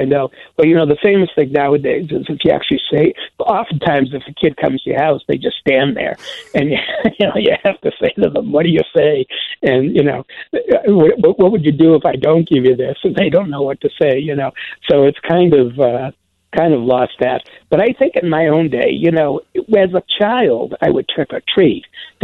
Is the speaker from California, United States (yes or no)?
no; Boston, Massachusetts, United States; Well, when I grew up in Boston, and we would soap windows, throw eggs, and TPing didn't exist when I was a kid.